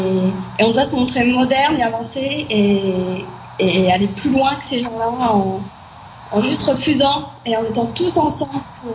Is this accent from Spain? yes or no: no; France; first language French; Spanish is a second language; soy francesa. Hola, Barcelona. Me voy a hablar en francés porque es más fácil para mí.